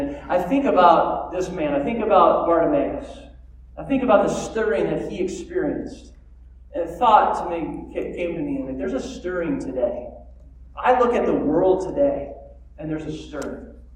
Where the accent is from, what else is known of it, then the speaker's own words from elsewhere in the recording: California, United States; because I grew up near Oceanside and I grew up near that space, and it was nothing like that when I grew up.